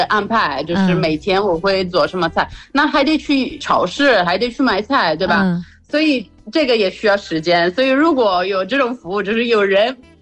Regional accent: Italy; Chinese is a second language; 其实就是我作为一个意大利人，我觉得就是在意大利

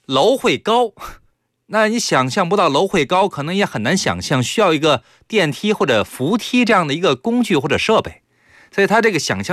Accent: Italy; Chinese is a second language; 我这作为意大利人可能不屑一顾

